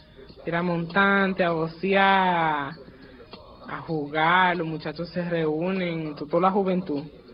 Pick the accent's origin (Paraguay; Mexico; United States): United States; mi papá, desde que yo estaba chiquito, me enseñaron la cultura dominicana. O sea, yo me siento que yo soy americano, porque yo sé que yo soy americano.